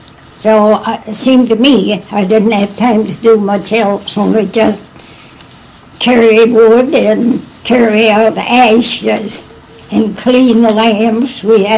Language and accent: English; Michigan, United States; born there; I was born in Wexford County and started the school, my two sisters